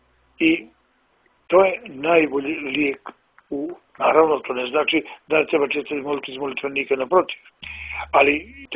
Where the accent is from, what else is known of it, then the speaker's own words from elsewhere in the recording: Montenegro; U načelu, bar kod nas u Crnoj Gori, ljudi su skloni depresiji nego u drugim srpskim krajevima.